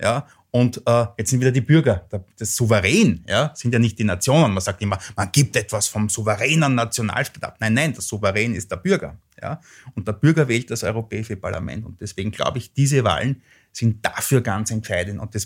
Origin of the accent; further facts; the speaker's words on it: Lower Austria, Austria; Und wenn ich jetzt in mein Heimatland schaue, nach Niederösterreich